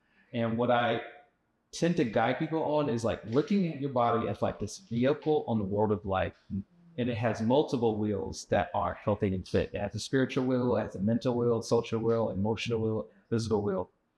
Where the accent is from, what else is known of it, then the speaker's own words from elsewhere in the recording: North Carolina, United States; also born or lived in Philadelphia; now in Atlanta, United States; So native of North Carolina. I moved out to Atlanta 17 years ago from Philadelphia, where I was working for a corporation at the time. Moved down here, got another corporate job.